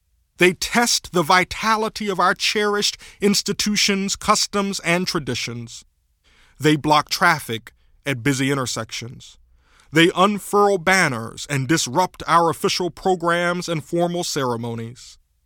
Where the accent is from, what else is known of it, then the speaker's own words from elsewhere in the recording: Williamston, United States; I grew up in the Mount Shiloh Missionary Baptist Church in Williamston, the church that I returned to pastor.